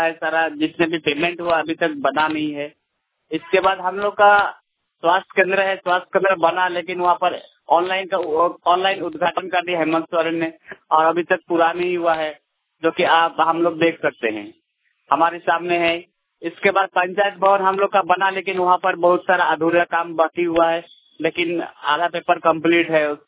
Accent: Bhotokadiya, Jharkhand, India; ग्राम भोटोकड़िया, पंचायत भोटोकड़िया, और वहीं के निवासी हैं।

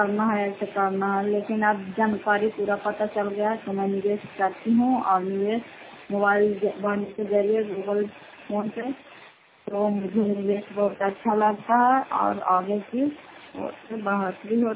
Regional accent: Bihar, India; घर पत्ते फूट पंचायत मुसौता जिला नालंदा क्रासरा ब्लॉक के निवासी हूँ।

